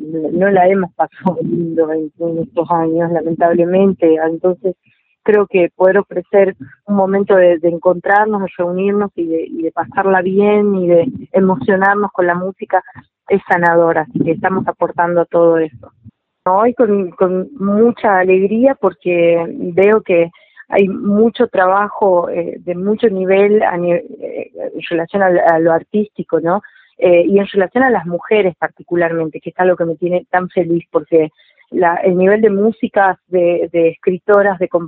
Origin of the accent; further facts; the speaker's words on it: Catamarca, Argentina; yo puedo ver con total respeto y con admiración lo que se hace en mi tierra, ¿no?, en Catamarca.